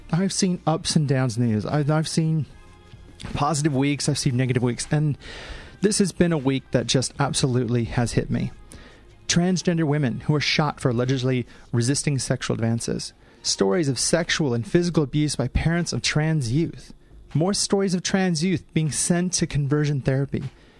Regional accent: St. Louis, Missouri, United States; the rainbow flags flying down Market Street in my hometown of St. Louis during the Pride Month of June in America

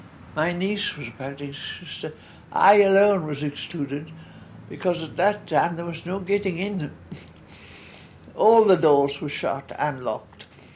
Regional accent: Bishopwearmouth, North East England, United Kingdom; born there; We're North Country. I was born in Bishop Bramuth, which is a village in Durham and is now a part of Sunderland. And if I tell you, it was 94 years ago.

